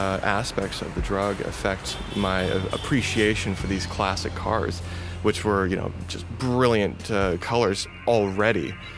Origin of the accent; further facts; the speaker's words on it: Marina, California, United States; Originally, I'm from Monterey Bay, a small town called Marina.